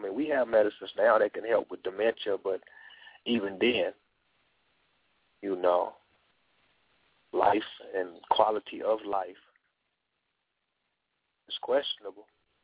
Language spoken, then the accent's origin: English; United States; I think that growing up in the United States, a certain mindset develops.